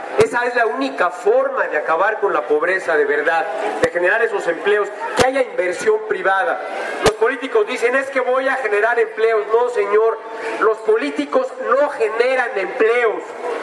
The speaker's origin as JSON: {"language": "Spanish", "region": "Mexico City", "country": "Mexico", "said": "que yo como chilango lo envidio"}